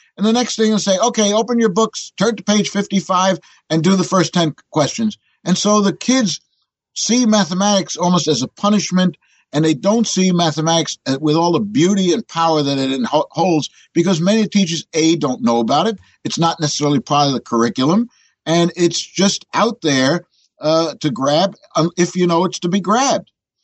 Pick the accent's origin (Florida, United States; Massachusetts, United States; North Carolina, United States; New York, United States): New York, United States; New York City; when I'm in Europe, I'm not introduced as an American. I'm introduced as a New Yorker.